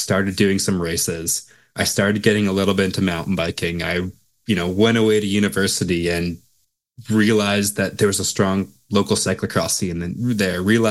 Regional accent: Brandon, Manitoba, Canada; I was born in Brandon, Manitoba, and then I lived there until I went to school at 18.

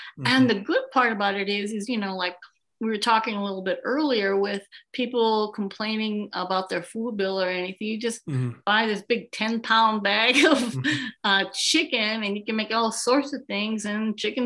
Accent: Wisconsin, United States; also born or lived in Miami; I'm originally from Wisconsin. I lived in Miami up until like 2 years ago when the pandemic started.

